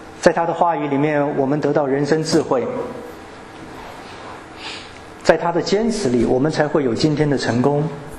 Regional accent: Shandong, China; 我们家是山东人，从小吃面食饺子长大的

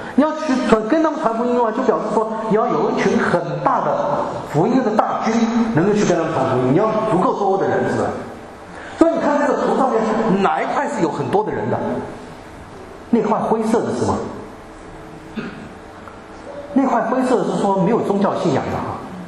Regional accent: China; 并不是因为我们是中国人

